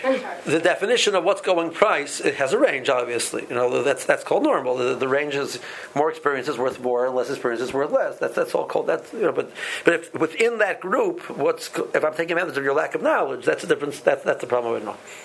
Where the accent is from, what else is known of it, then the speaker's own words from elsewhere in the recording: Cleveland, Ohio, United States; I know a neighborhood, and I came from Cleveland, you know, Cleveland, they charge $4 an hour